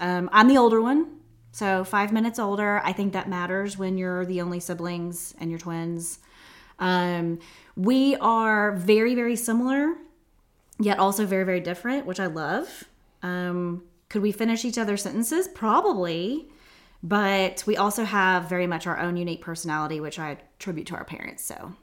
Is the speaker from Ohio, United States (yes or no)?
no; Arkansas, United States; So because she's from Northwest Arkansas, I'm from Northwest Arkansas. Our families have been here for a long time.